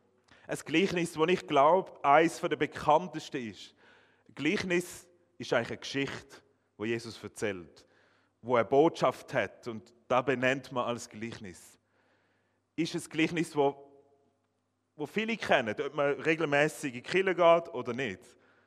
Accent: Schaffhausen, Switzerland; Ich bin aufgewachsen aber in Schaffhausen, darum rede ich nicht ganz wie im Emmental, falls ihr das merkt.

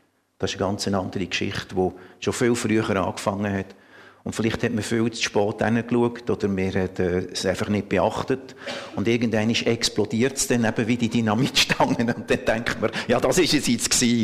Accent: Lucerne, Switzerland; accent: Sorentaler dialect; Von meinem Dialekt her, ich habe einen Sorentaler Dialekt. Also komme ursprünglich aus dem Kanton Luzern, bin katholisch aufgewachsen.

